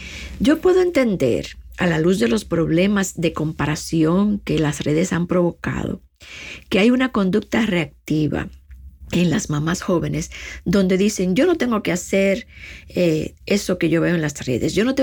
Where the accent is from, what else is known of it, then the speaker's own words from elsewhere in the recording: Dominican Republic; Viven, como dicen en mi país, República Dominicana, como chivos sin ley.